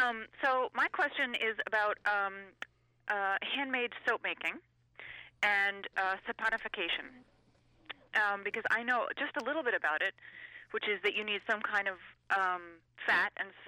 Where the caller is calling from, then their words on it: Hobart, Tasmania, Australia; Hey, I'm calling from Hobart.